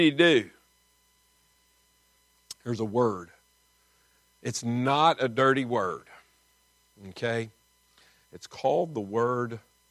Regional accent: Kentucky, United States; I grew up in Kentucky. I went off to school to learn the English language. Before that, I knew hick.

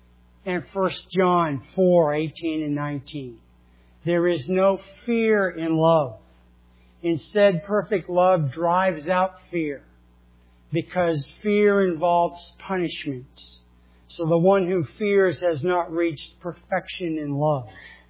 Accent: New England, United States; accent: New England; You can see my New England accent coming out here.

